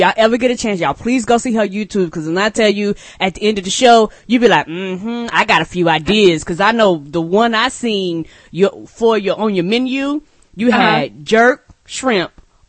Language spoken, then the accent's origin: English; the South, United States; And I'm from the South, so I was like, okay.